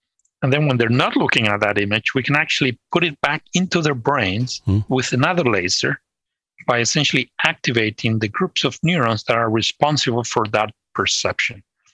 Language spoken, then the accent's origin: English; Madrid, Community of Madrid, Spain; He could track down which neighborhood in Madrid I grew up in.